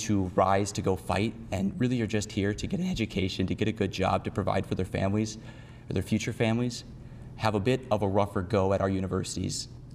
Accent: Sioux Center, Iowa, United States; So I'm from Sioux Center, Iowa, like you noted, which is up in northwest Iowa. I came to Iowa State for economics

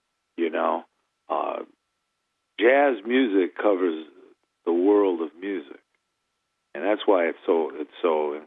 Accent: Cleveland, Ohio, United States; Carmen Castaldi on drums, who I grew up with in Cleveland

